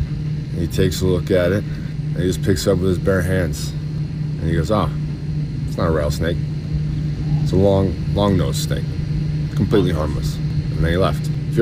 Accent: Wisconsin, United States; now in Arizona, United States; I'm from Wisconsin. I don't have a lot of experience with snakes.

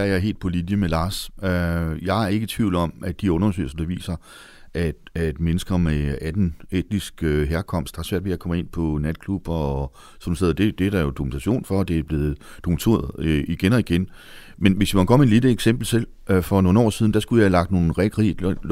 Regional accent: Jutland, Denmark; accent: Jutlandic; at jeg taler jysk

